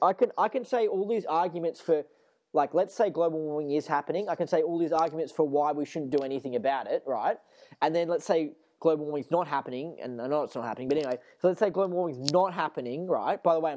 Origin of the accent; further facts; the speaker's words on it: United States; accent: American; And so, yeah, like my trashy American accent.